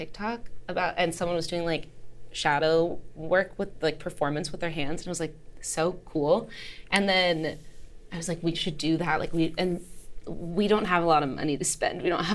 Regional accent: New York, United States; now in Santa Monica, United States; I'm from upstate New York originally, but I've lived in Santa Monica for

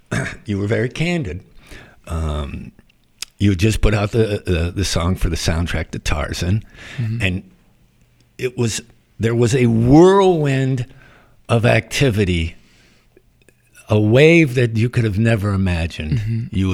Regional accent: Ireland; being Irish myself, I gave you the only advice I could give you

